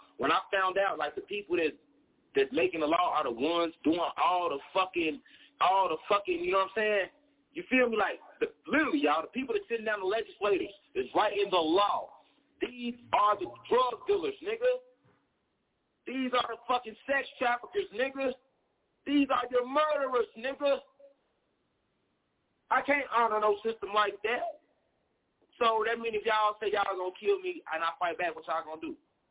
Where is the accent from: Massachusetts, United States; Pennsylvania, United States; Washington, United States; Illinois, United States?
Illinois, United States; Chicago; I'm from Chicago, nigga. My people in Chicago, I'm losing niggas every day.